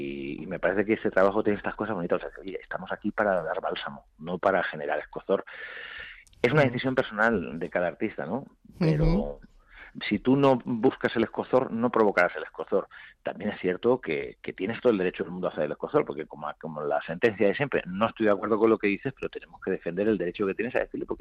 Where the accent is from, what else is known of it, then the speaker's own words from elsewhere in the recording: Albacete, Castilla-La Mancha, Spain; also born or lived in Melilla; me fui con 6 años de Melilla. Y no he podido volver desde entonces. Y yo me he criado en Albacete